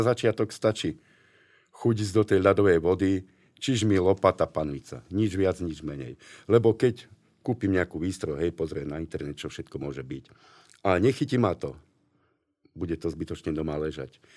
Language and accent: Slovak; Žilina Region, Slovakia; U nás v Turcii som našiel zlato na potokoch.